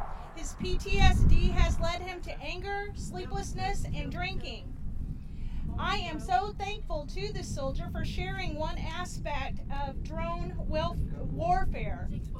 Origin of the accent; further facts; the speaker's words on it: Springfield, Missouri, United States; I'm from Springfield, Missouri. I came up with a couple of friends today and we're happy to be here.